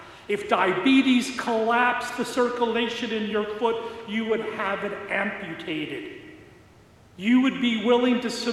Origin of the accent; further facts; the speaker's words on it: Kansas, United States; I grew up in Western Kansas, and we are used to prairie fires.